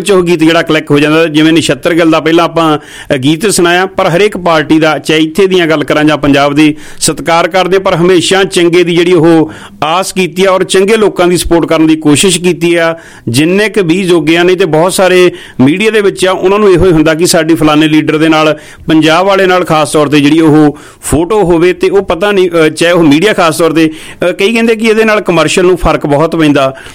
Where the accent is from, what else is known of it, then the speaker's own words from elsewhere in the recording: Kuhara, Punjab, India; ਸਾਡਾ ਪਿੰਡ ਅਠੌਲੇ ਦੇ ਬਿਲਕੁਲ ਨਜ਼ਦੀਕ ਹੈ ਕੁਹਾੜਾ, ਕਾਲਾ ਸਿੰਘਾ ਦੇ ਬਿਲਕੁਲ ਨਜ਼ਦੀਕ ਹੈ ਕੁਹਾੜਾ, ਜਲੰਧਰ ਤੋਂ ਵੀ 14-15 ਕਿਲੋਮੀਟਰ ਪੈਂਦਾ, ਕਪੂਰਥਲਾ ਤੋਂ ਵੀ ਇੰਨਾ ਕੁ ਹੀ ਜਿਹੜਾ 15-16-17 ਦੇ ਕਰੀਬ ਜਿਹੜਾ ਨਕੋਦਰ ਤੋਂ ਪੈਂਦਾ।